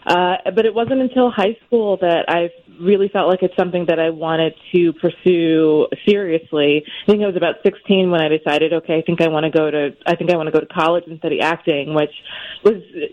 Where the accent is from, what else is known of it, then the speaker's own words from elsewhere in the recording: East Coast, United States; Out east, where I'm from. I'm originally from the East Coast.